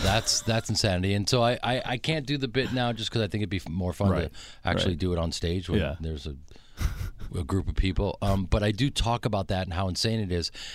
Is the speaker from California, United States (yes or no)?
no; Chicago, Illinois, United States; I'm a guy from the Midwest, grew up in Chicago with an incredible family, and that's part of who I am